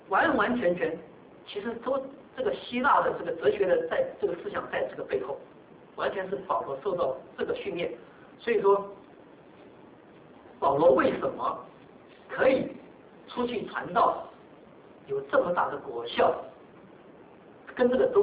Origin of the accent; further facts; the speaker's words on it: Taiwan; 我们很多是从台湾来的，从大陆来的，从香港来的，像我是从台湾来的，虽然说我是个外人